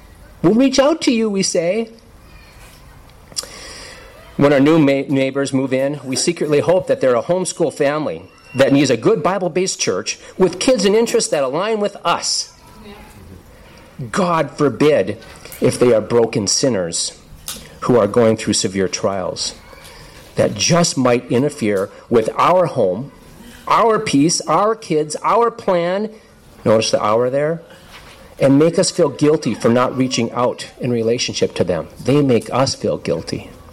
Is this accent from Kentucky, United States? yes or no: no; Duluth, Minnesota, United States; Now, I can remember growing up outside of Duluth, Minnesota